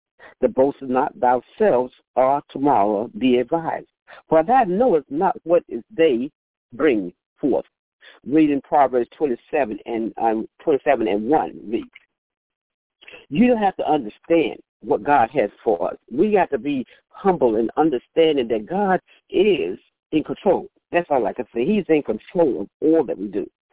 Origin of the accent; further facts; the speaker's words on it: the South, United States; You know, I was raised in the South. My grandmother always made us go to bed when the weather was bad.